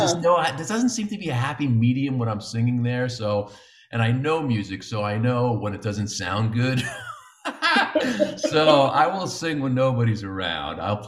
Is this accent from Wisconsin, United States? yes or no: no; New York, United States; But there's, you know, again, growing up in New York